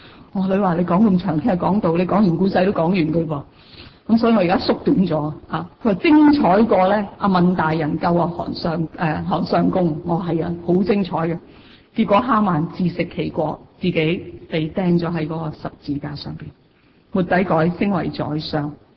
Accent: Guangzhou, Guangdong, China; 我哋广州人话有风就会点啊，使尽力。

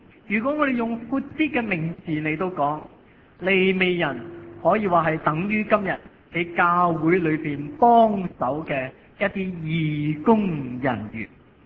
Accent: Hong Kong; born there; 我有写我是广东东莞人，但我都未回过乡下，因为我在香港出世嘛。

